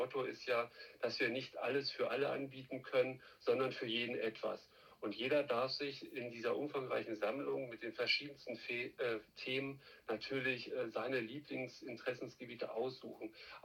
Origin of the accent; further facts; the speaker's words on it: Hildesheim, Lower Saxony, Germany; also born or lived in Salzgitter; now in Leer, Germany; Geboren bin ich in Salzgitter-Bad. Aufgewachsen und die meiste Zeit meines Lebens habe ich in Hildesheim verbracht. Ich bin 48 Jahre und verheiratet.